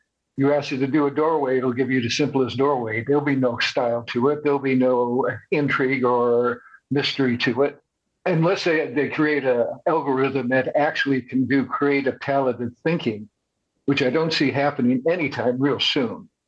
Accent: Detroit, Michigan, United States; I still think I come from Detroit. We brought the car into existence

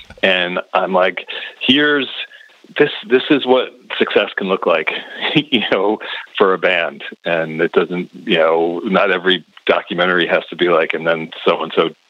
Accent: Morristown, New Jersey, United States; But so I'm from Morristown, New Jersey.

